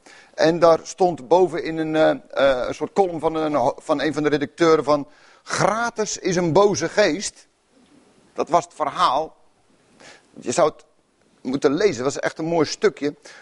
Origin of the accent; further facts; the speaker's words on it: Netherlands; In Nederland is geld, denk ik dan, hè, maar wij zijn Nederlanders, echt moeilijk ding.